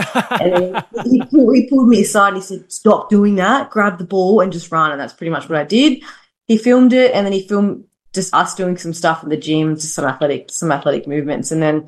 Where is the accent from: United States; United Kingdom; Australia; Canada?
Australia; And growing up in Australia, you miss those little 1%ers of the culture